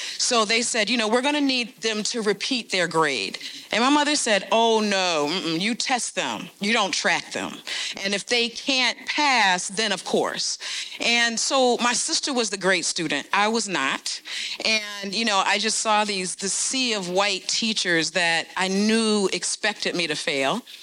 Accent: Newark, New Jersey, United States; also born or lived in Scotch Plains, New Jersey; And so, growing up in Newark, we left Newark. So here's a couple things we're just defining that have kind of led me to today. When I was in the third grade, we left Newark and moved to Scotch Plains, New Jersey, which is similar to Edina.

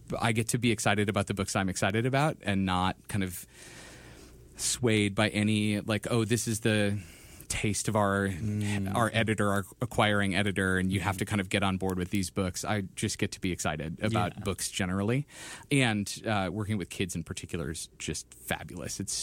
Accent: St. Paul, Minnesota, United States; Well, I grew up in St. Paul, so I didn't have to go very far.

